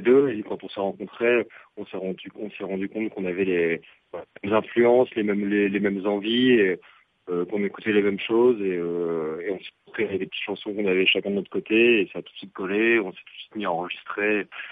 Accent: Lille, Hauts-de-France, France; now in Paris, France; Moi, je suis originaire de Lille et Julien, il est de La Flèche, à côté du Mans. Et en fait, on a tous les deux bougé à Paris

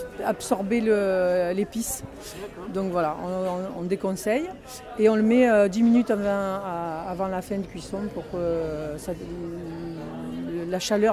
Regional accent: Provence-Alpes-Côte d'Azur, France; puisque je suis originaire du Var

